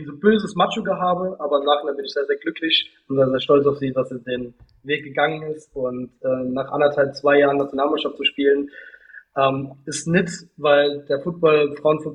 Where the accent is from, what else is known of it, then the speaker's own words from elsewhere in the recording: Saarbrücken, Saarland, Germany; Ich bin da groß geworden, aufgewachsen, irgendwann will ich auch nochmal zurück zu den Salant Hurricanes, das ist meine Heimat hier in Saarbrücken.